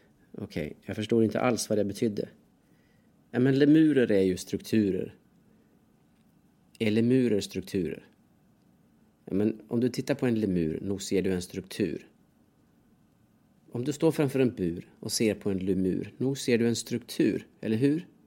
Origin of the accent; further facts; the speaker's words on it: Dalarna County, Sweden; accent: Dalarna dialect; Märkte du att jag började prata dalmål nu när jag pratar om Dalarna? Jag kommer ju alltså från Dalarna.